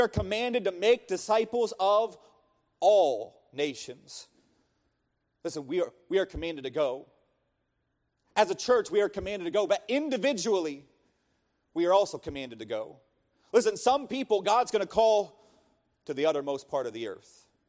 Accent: Pennsylvania, United States; now in Ohio, United States; I'm from Pennsylvania. And it just makes me laugh so much. Because when I was in Pennsylvania, you know what we would say?

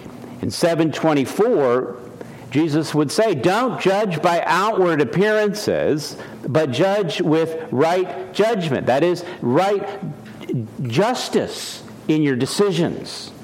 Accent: Washington, District of Columbia, United States; born there; I was told that I was born in Sibley Hospital in Washington, D.C., and shortly thereafter, they tore it down.

